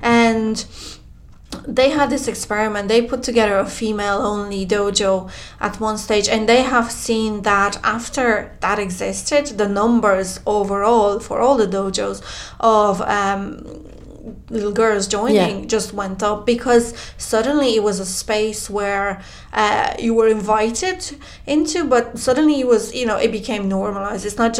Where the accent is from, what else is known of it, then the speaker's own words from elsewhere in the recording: Romania; English is a second language; moved away; I left my home country because I was like, oh, I need to go and blah. Right. You know, post-communist Romania wasn't the greatest place ever.